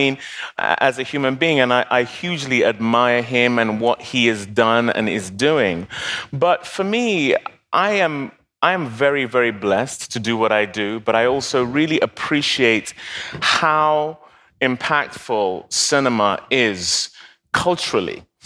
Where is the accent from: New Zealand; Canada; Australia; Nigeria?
Nigeria; now in United States; because I'm British, I'm Nigerian.